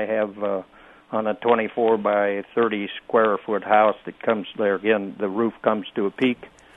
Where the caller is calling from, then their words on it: Clifton, Illinois, United States; I'm calling from Clifton, Illinois, and I'm putting a new roof on my house today